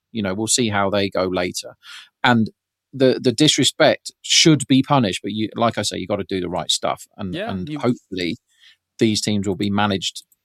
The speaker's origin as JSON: {"language": "English", "region": "England", "country": "United Kingdom", "said": "which is why, even as an Englishman"}